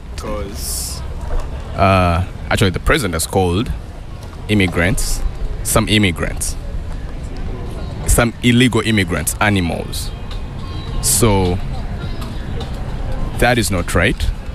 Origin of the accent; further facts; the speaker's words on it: Uganda; I'm from Uganda.